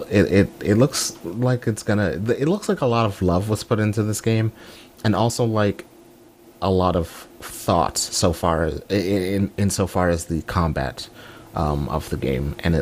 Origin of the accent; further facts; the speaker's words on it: New York City, New York, United States; No, I'm from New York City, where we don't know what a tree is.